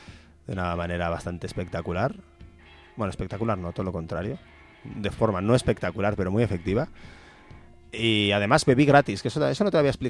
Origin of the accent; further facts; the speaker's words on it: Catalonia, Spain; El catalán es un tipo de persona.